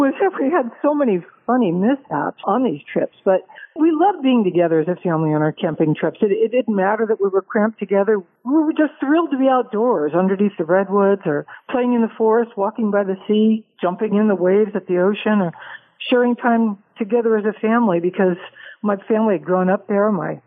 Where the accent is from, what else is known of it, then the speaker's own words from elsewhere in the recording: California, United States; I grew up in and around the San Francisco Bay Area, and my father only got 1 week of vacation every year.